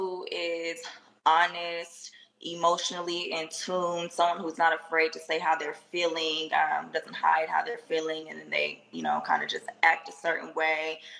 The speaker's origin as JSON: {"language": "English", "town": "Los Angeles", "region": "California", "country": "United States", "lives_now": "Texas, United States", "said": "I'm from Los Angeles. I live in Texas. I'm 27."}